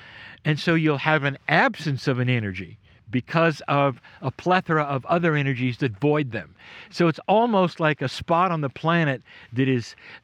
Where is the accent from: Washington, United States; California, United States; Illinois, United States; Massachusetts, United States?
California, United States; And I'm a Californian, didn't travel very much.